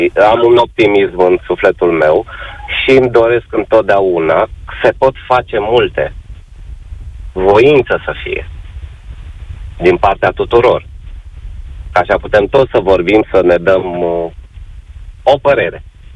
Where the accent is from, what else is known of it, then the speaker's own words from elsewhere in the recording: Bucharest, Romania; sunt din București.